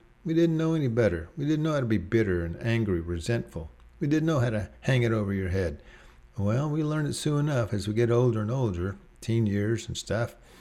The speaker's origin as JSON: {"language": "English", "town": "Austin", "region": "Texas", "country": "United States", "tie": "born or raised there", "said": "I grew up in Austin, Texas, and my parents, they were wonderful folks."}